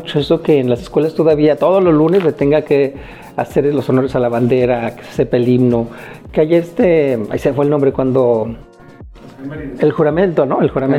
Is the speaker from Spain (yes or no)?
no; Mexico; podrían afectar de alguna manera nuestra identidad como mexicanos